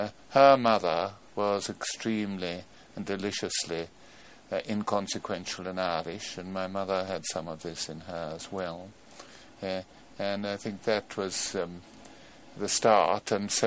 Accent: Patna, Bihar, India; born there; Yes, I was born in Patna, in India, in 1916.

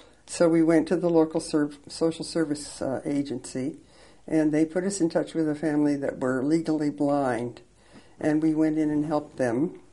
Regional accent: Kansas, United States; because I grew up in Kansas, which is right in the middle of the United States.

